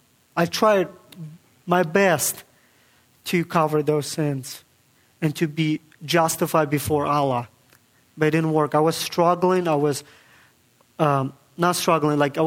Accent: Kazakhstan; I'm from Kazakhstan. Kazakhstan is the number 9th largest country in the world. And I'm not from Mexico.

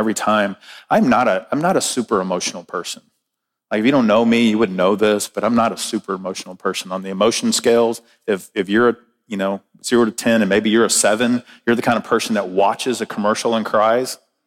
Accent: Texas, United States; I grew up in South Texas on a beach where I didn't see snow till I was in college.

